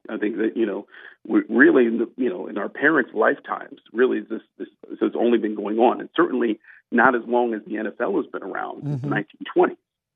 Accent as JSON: {"language": "English", "town": "Cleveland", "region": "Ohio", "country": "United States", "tie": "born or raised there", "said": "Born and raised in Cleveland, everybody."}